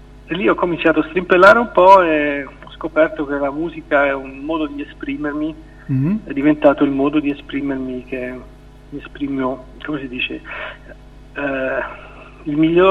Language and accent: Italian; Zurich, Switzerland; born there; sono nato a Zurigo, sono figlio di emigranti che sono venuti qui in Svizzera negli anni 50, mio nonno, poi i miei genitori sono venuti qui e io sono nato qui a Zurigo.